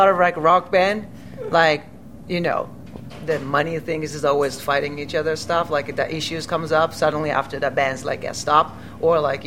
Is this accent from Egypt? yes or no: no; Japan; English is a second language; we're not growing up in the United States or somewhere, like, you know, we're totally like came from Japan.